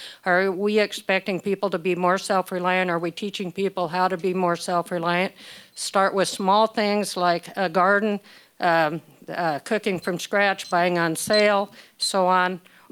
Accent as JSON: {"language": "English", "town": "Soldotna", "region": "Alaska", "country": "United States", "tie": "born or raised there", "said": "I was born in Alaska in 1951. We homesteaded in Soldatna. We lived a simple, provident, self-reliant life."}